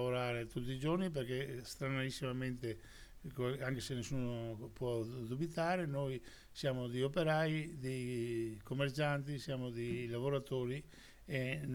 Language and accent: Italian; Veneto, Italy; accent: Venetian; possiamo parlare anche in dialetto veneto, perché siamo veneti, possiamo parlare anche in dialetto veneto.